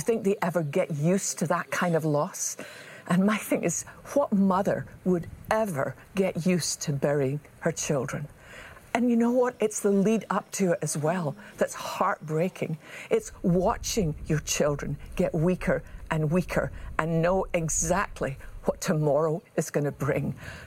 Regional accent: Scotland, United Kingdom; born there; I was born in Scotland.

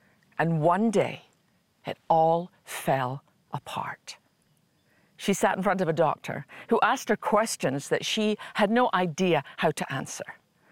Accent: Scotland, United Kingdom; it was based on something that I learned as a little girl growing up in Scotland.

